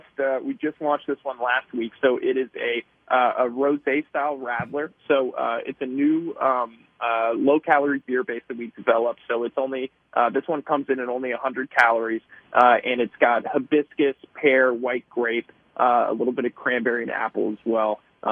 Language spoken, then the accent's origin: English; East Coast, United States; I was from the East Coast originally